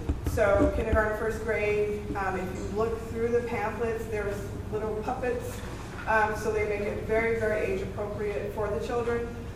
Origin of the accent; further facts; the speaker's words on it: Detroit, Michigan, United States; I grew up in Detroit, and I go, where was this when I was growing up?